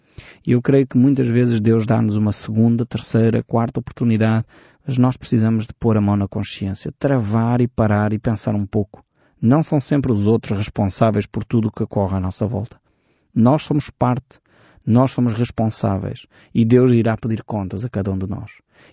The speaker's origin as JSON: {"language": "Portuguese", "country": "Portugal", "said": "E eu, enfim, todos nós como portugueses dizemos, não, sou nasci no mês tal, tenho o signo tal."}